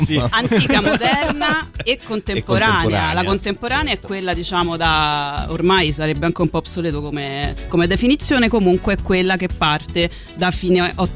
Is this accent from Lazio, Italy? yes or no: yes; Rome, Lazio, Italy; io ho 35 anni, sono di Roma, vi ascolto praticamente da sempre, perché essendo nata nell'87